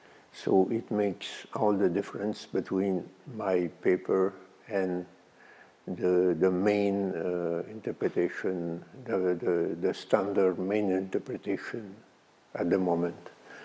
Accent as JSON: {"language": "English", "country": "Canada", "tie": "born or raised there", "said": "I was born in Canada, so it was the weather is very similar to the weather here. The winter are very long and very cold. And in my village, we have, during 2 weeks, 30 or 50 below zero."}